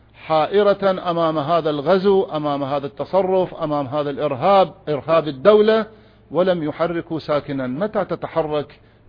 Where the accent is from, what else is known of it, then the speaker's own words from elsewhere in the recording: Iraq; نحن كعراقيين مسلمين ومسيحيين، عربا وكردا وتركمان وصابئة ويزيديين وشبك، عشنا مواطنين تحكمنا الهوية الوطنية